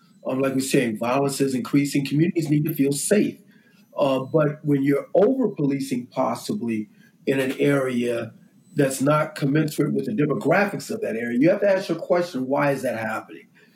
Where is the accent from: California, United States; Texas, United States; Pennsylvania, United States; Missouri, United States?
Pennsylvania, United States; Philadelphia; and I grew up in Philadelphia, there were certain officers on the street, you wanted to stay as far away from as possible growing up